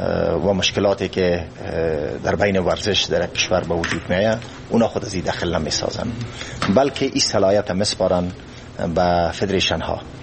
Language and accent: Persian; Afghanistan; ما افغانستان کشورم است، وطنم است،